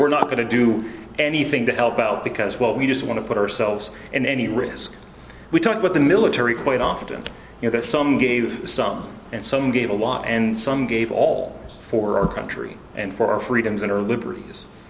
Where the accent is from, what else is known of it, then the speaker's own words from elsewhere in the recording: West Virginia, United States; I grew up in West Virginia, so eating mud pies was pretty typical, drinking out of the spigot, all of those things.